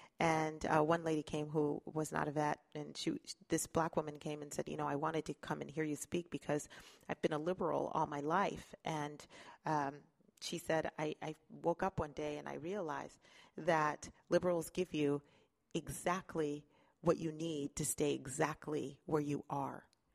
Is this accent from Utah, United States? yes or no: yes; Utah, United States; my responsibility as an American, as a mom, as a Utahn, to continue to fight for this country.